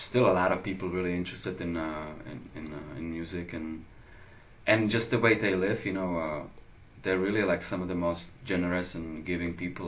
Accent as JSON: {"language": "English", "country": "Czechia", "second_language": "English", "said": "No, you know, I have a strange relationship with my home country."}